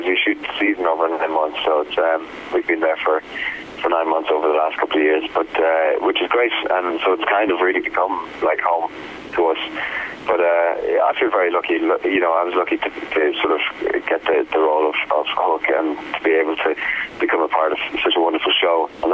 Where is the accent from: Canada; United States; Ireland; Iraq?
Ireland; Yeah, I'm Irish.